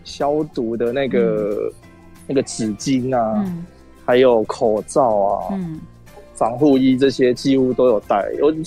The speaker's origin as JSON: {"language": "Chinese", "country": "Japan", "second_language": "Chinese", "said": "这是真的，我们日本人真的不手软，他直接往深处捅哎、欸。"}